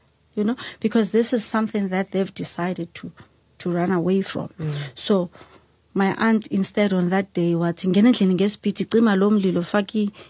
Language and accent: English; Eastern Cape, South Africa; also born or lived in Mbabane, Eswatini; Then we moved from Mabubane to Eastern Cape. Eastern Cape, this is when it became clear. I was able to see things that other people could not see with their naked eye.